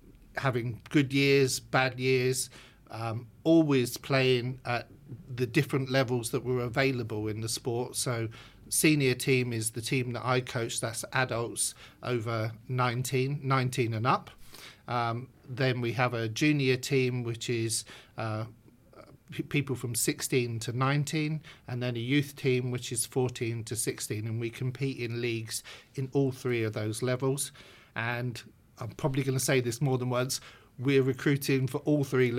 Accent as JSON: {"language": "English", "region": "England", "country": "United Kingdom", "said": "I'll be honest, as an English football player 30 years ago"}